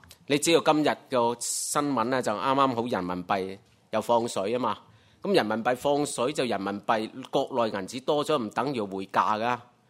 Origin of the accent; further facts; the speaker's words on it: Hong Kong; 我哋香港人啦，好多人咧就上深圳啊